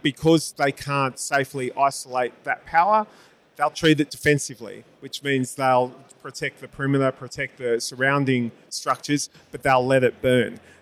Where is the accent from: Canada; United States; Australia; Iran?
Australia; statistics out of Australia, which is my home country